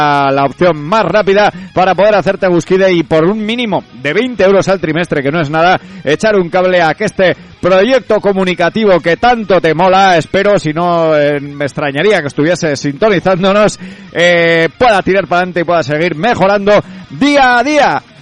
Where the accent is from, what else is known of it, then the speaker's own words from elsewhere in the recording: Lerín, Navarre, Spain; soy de Lerín